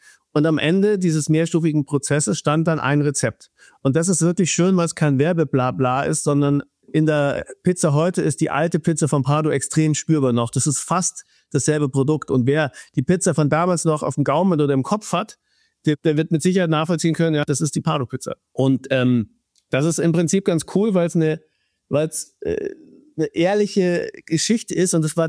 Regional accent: Munich, Bavaria, Germany; born there; moved away as an adult; now in Hamburg, Germany; Ich bin Münchner gebürtiger, aber lebe seit 20 Jahren in Hamburg. Ich bin damals für die Werbung nach Hamburg gegangen.

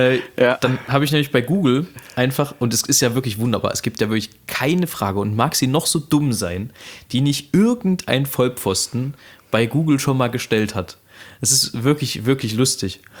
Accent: Saxony, Germany; als Sachse

